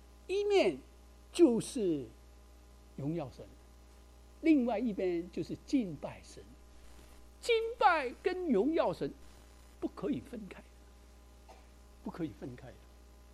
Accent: Guangdong, China; 可能我们广东人说调气不顺

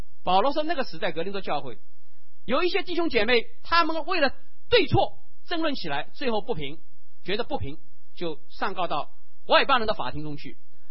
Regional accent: Shanghai, China; 上海人的市井气，上海人的小家子气，我都有。

